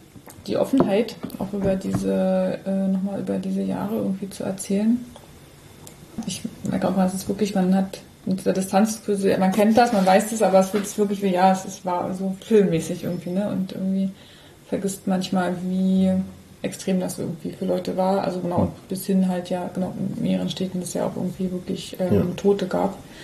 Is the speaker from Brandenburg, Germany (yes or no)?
yes; Cottbus, Brandenburg, Germany; Also ich bin ja in Cottbus groß geworden